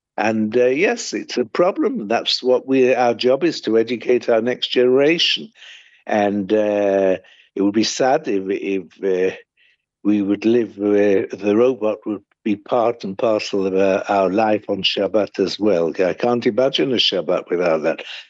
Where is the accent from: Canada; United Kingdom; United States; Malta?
United Kingdom; Manchester, North West England; I remember I grew up in Manchester in England, and we had coal fires.